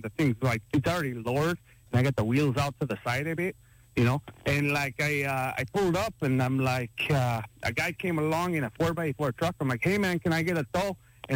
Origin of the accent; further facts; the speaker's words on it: Wisconsin, United States; And I'm like, dude, I'm from Wisconsin. Can't you tell from my accent?